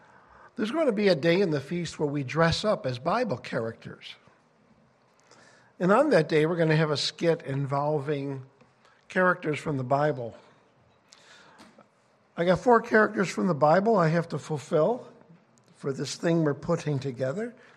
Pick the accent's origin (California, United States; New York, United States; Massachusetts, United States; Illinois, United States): Illinois, United States; Chicago; That tall building from my hometown is no longer on the list. It's way down. It used to be the tall Sears Tower.